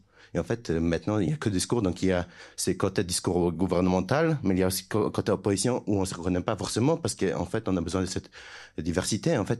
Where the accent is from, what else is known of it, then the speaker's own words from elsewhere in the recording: Poland; je viens de Pologne